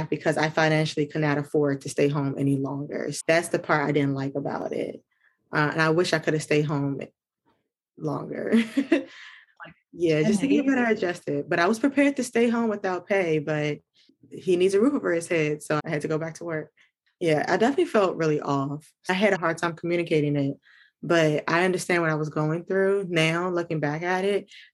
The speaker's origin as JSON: {"language": "English", "region": "Maryland", "country": "United States", "said": "I am 31 years young. I am from Maryland, and I'm a new mom"}